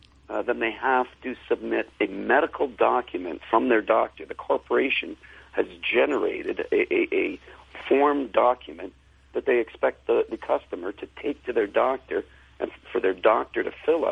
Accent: Hamilton, Ontario, Canada; I'm actually originally from Hamilton, started in Hamilton.

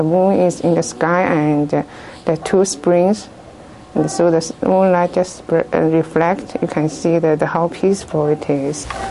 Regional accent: China; English is a second language; from China, and the instrument I'm going to play is called Erhu

